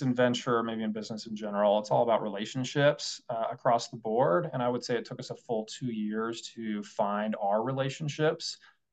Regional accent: Colorado, United States; Growing up in Colorado, I had always seen Colorado tech as the future.

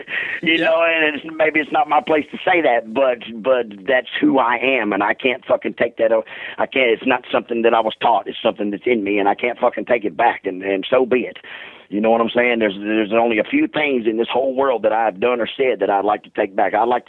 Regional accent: Sydney, New South Wales, Australia; born there; I was born in Sydney, Australia.

